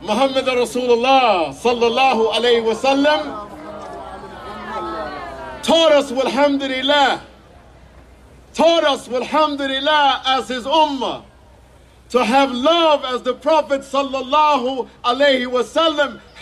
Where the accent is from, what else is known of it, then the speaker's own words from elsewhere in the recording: United States; I grew up a Christian in America.